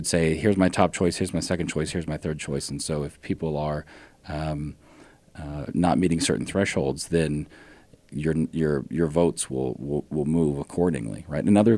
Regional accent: Ohio, United States; I grew up in Ohio. So, right, battleground state. It was always that way my entire life.

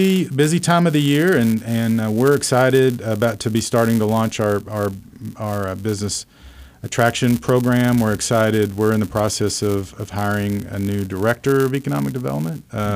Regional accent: Oklahoma, United States; growing up in Oklahoma, you saw Cowboys on one station and Chiefs on the other station.

